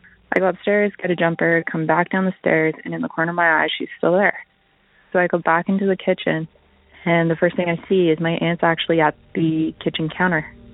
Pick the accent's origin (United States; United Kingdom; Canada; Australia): Canada; I'm from Canada